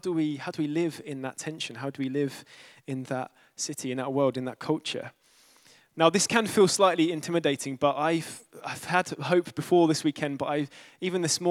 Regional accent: London, United Kingdom; and I'm from East London.

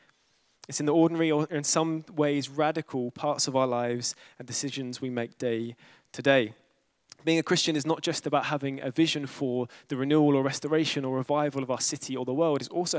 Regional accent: London, United Kingdom; and I'm from East London.

